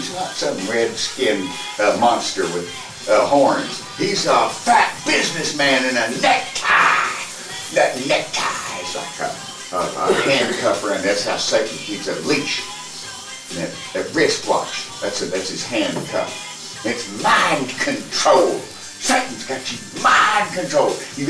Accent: Texas, United States; Yeah, I'm from Texas, where George Bush came from

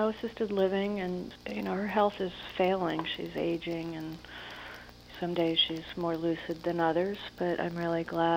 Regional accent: Newport, Rhode Island, United States; near my hometown in Newport, Rhode Island, in Jamestown, Rhode Island.

